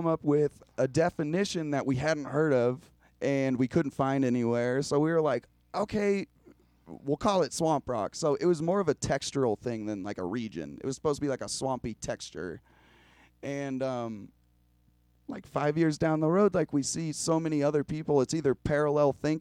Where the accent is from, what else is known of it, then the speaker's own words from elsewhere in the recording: Oklahoma, United States; we were raised in Oklahoma, so we're used to like small town things.